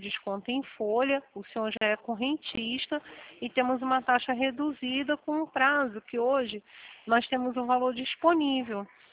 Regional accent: Rio de Janeiro, Brazil; Não, eu sou do Rio de Janeiro.

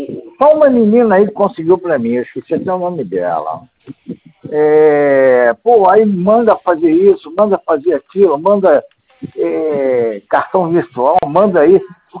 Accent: Mesquita, Rio de Janeiro, Brazil; Não, olha só, eu sou do Rio Mesquita.

